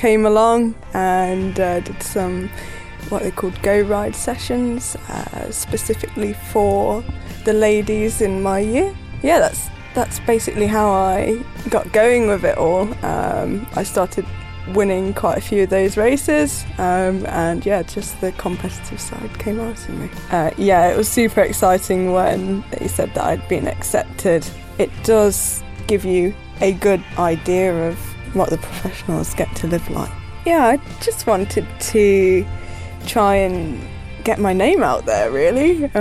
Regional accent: Newark, East Midlands, United Kingdom; I am 21 and I am from Newark, Nottinghamshire.

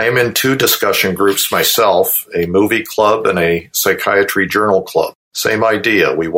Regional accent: Worcester, Ohio, United States; from Worcester, Ohio.

